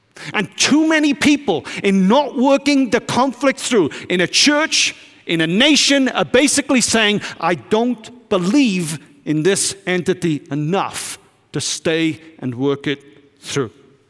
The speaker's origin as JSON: {"language": "English", "country": "United Kingdom", "said": "I'm from Britain"}